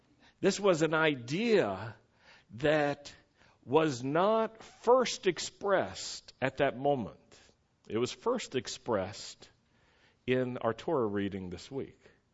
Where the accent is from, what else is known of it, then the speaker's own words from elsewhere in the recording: Roanoke, Virginia, United States; I mean, I grew up in the South in Roanoke, Virginia, but I liked my vegetables to still have a little bit of life.